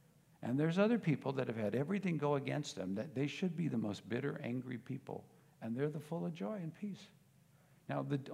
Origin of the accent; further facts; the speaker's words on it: United States; And again, I'm an American thinking, You left your husband to go die in Hawaii?